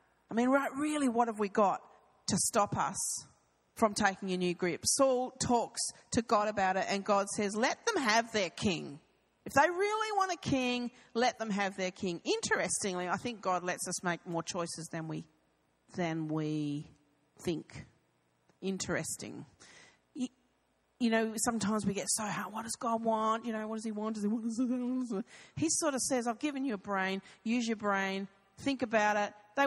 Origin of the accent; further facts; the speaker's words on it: Devonport, Tasmania, Australia; But I come from Devonport, you know. Devonport's great. It's on the northwest coast of Tasmania, and I grew up there.